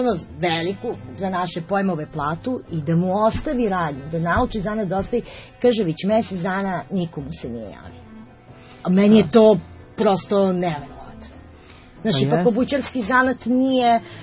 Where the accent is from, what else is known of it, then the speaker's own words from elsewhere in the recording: Serbia; ja bih nekako rekla, bar kod nas u Srbiji, da se nekako ponajviše sačuvao folklor, a ponajmanje neki stari zanati.